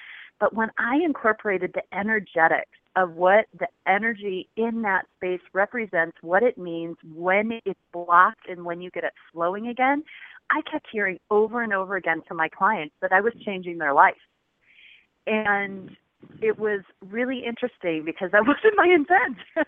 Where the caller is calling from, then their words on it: Boulder, Colorado, United States; I'm in the Boulder, Colorado area.